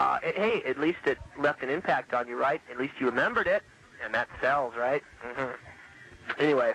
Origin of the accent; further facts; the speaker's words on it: La Habra, California, United States; from La Habra.